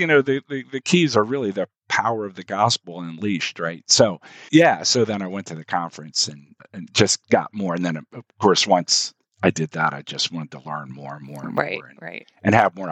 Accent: Baltimore, Maryland, United States; now in Ellicott City, United States; I was born and raised in the Baltimore area, and I now live in Ellicott City, Maryland

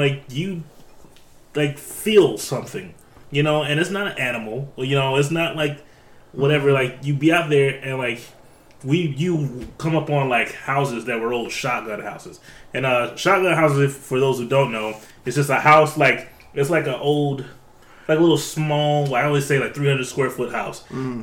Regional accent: the South, United States; Like, I grew up in the South, in the country. The land that I live on used to be a fucking plantation.

